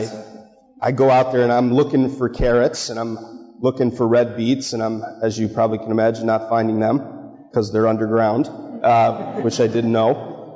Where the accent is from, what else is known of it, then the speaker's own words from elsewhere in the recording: Marblehead, Massachusetts, United States; And I grew up in Marblehead. You know, we didn't have agriculture in Marblehead.